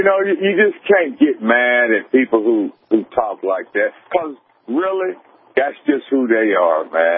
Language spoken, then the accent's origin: English; California, United States; I'm from the Bay Area, baby, and we got it all out there.